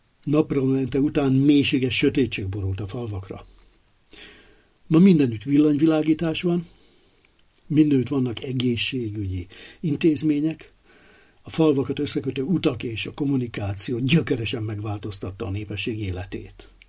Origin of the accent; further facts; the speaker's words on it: Alexandria, Alexandria Governorate, Egypt; Gyermekkoromban Alexandriában rengeteg mezitlábas koldus láttam.